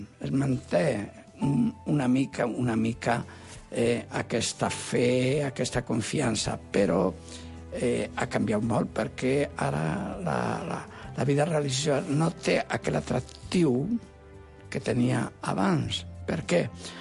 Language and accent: Catalan; Castile and León, Spain; El meu poble, que és molt petit, un poblet de Burgos, en la zona de la Bureba